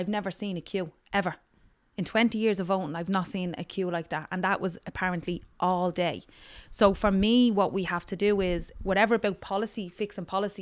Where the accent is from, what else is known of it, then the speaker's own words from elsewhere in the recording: Dublin, Leinster, Ireland; now in Tallaght, Ireland; we came from Ballymun, you had a lot of people from Crumlin and whatever, all being put out to Tallaght to the suburbs, right?